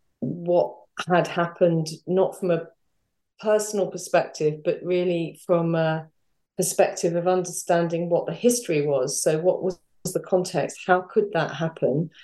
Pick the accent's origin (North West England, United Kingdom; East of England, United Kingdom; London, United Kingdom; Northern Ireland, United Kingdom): London, United Kingdom; I grew up in North London. And it wasn't until I was probably a teenager that I realized that my two sets of grandparents both came to the UK from Germany.